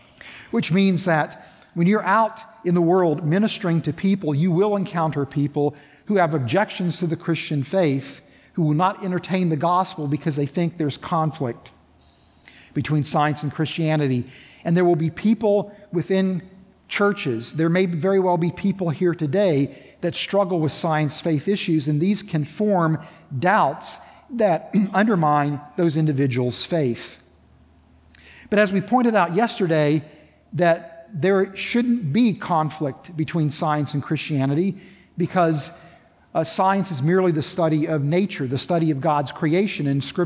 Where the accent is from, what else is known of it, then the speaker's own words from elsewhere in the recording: West Virginia, United States; But I grew up in West Virginia. I knew what grits are, and it didn't seem like such a good idea to put shrimp in with grits.